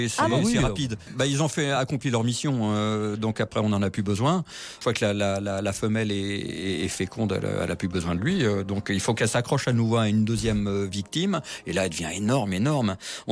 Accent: Paris, Île-de-France, France; quand j'étais petit à Paris, dans un caniveau

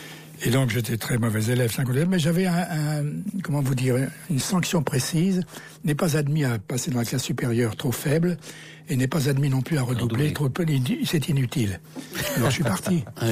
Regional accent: Lannoy, Hauts-de-France, France; born there; Ah, parce que je suis né à Lannoy.

